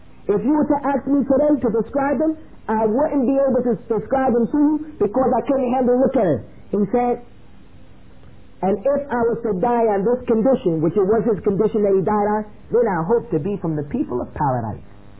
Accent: United States; But growing up in America, we have no respect for authority.

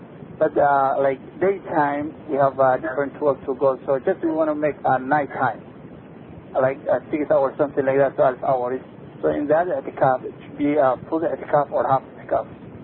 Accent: Vancouver, British Columbia, Canada; Brother, we are from Vancouver.

